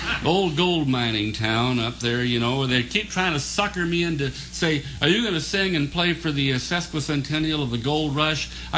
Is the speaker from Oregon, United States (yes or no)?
no; Nevada City, California, United States; I come from Nevada City, the new age chronosynclastic infundibulum of the Western goddamn world.